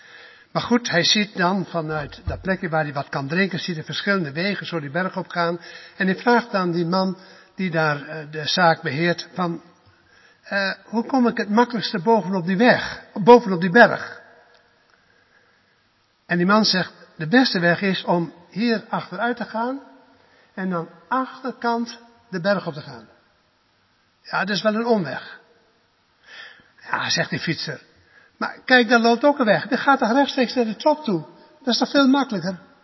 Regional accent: Netherlands; Aan de ene kant zeggen wij als Nederlanders, we zijn zelfstandig, we maken onze eigen keuzes.

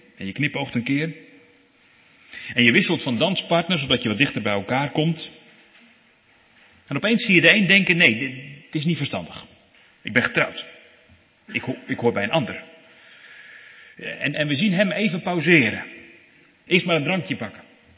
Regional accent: Netherlands; Wij als Hollanders zeggen dan, als de wijn is in de man, is de wijsheid in de kan.

